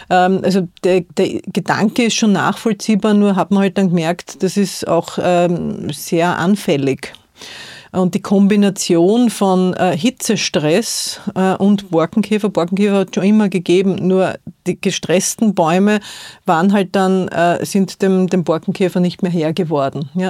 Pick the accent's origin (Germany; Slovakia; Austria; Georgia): Austria; Lower Austria; Ich komme aus dem Waldviertel und Wald, der Clou ist in der Name sozusagen. Der Wald ist uns etwas Wichtiges, das ist identitätsstiftend.